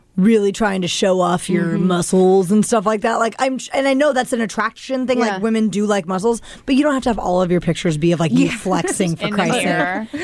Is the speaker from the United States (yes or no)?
yes; Stanwood, Washington, United States; And I'm from Stanwood. Like, trust me, my news feed in Facebook has plenty of dead animals.